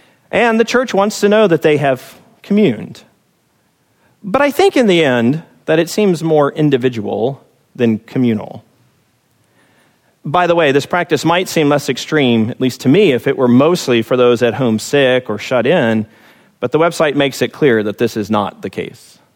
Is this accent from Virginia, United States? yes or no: yes; Virginia, United States; My experience of this in churches while growing up in Virginia shared similar characteristics.